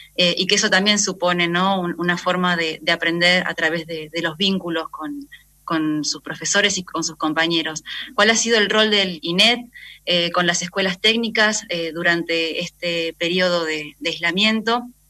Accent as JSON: {"language": "Spanish", "town": "Zapala", "region": "Neuquén", "country": "Argentina", "said": "de Zapala, de Radio Nacional LR17."}